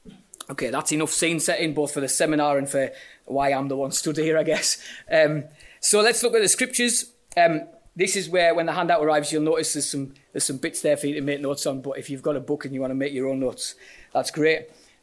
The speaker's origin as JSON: {"language": "English", "town": "Silksworth", "region": "North East England", "country": "United Kingdom", "tie": "born or raised there", "also_born_or_lived": "Sunderland", "said": "so I grew up in Silkswith, which is an ex-mining village in northeast of England. It's now, it's now, I'm not even the most southerly suburb of Sunderland, but that's where it is. I grew up there."}